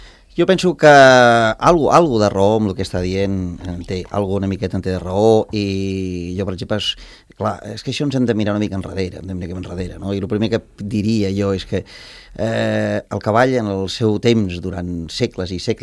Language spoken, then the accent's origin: Catalan; Puigcerdà, Catalonia, Spain; Jo sóc de la Cerdanya, sóc de Puigcerdà, com sabreu, és una zona on hi ha molts prats